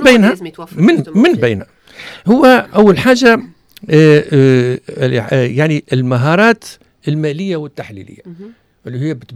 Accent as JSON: {"language": "Arabic", "country": "Tunisia", "said": "احنا عندنا في بالك اللي عندنا في تونس"}